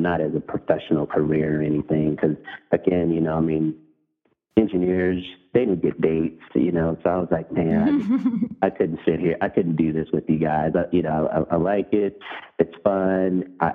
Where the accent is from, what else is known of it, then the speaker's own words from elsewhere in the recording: California, United States; also born or lived in Louisville; So I when I moved from Louisville at seven, I stayed there in California until I was, you know, in my mid-20s.